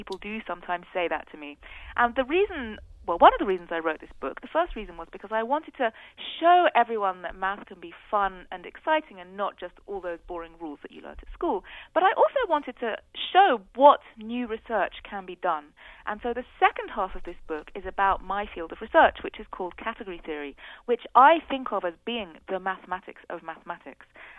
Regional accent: England, United Kingdom; I'm from England, of course, and so we tend to say maths. But I have trained myself to say math.

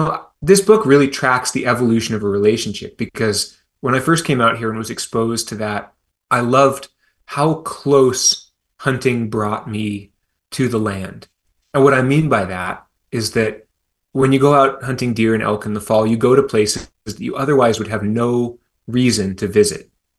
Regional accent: Seattle, Washington, United States; I was raised in Seattle, as I said, by a conscientious objector.

